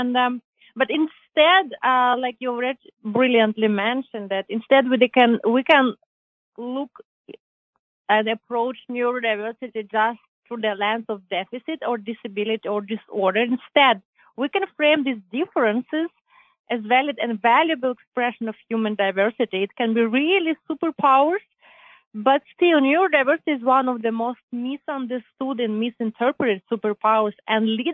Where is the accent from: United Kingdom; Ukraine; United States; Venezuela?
Ukraine; I'm proud Ukrainian, been living